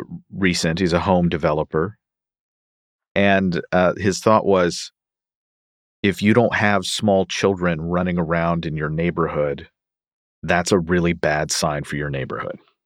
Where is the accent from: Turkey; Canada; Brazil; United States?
United States; Louisville, Kentucky; In fact, I consider Louisville, Kentucky, my hometown, has a terrible history in that regard, and other cities do too.